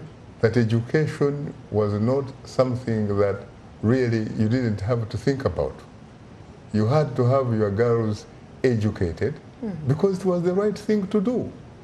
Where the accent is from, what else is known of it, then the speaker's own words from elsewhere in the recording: Uganda; I come from Uganda in East Africa.